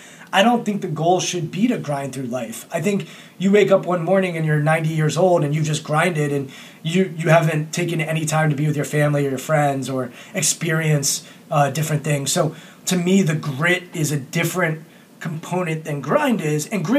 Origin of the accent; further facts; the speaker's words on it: Potomac, Maryland, United States; And I grew up in Potomac, Maryland. Look, it's an affluent area.